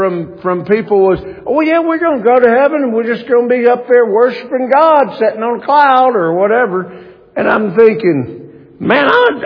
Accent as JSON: {"language": "English", "region": "Mississippi", "country": "United States", "tie": "born or raised there", "said": "But listen, I grew up in Mississippi. And not everybody's blessed. But nonetheless, I grew up in the South."}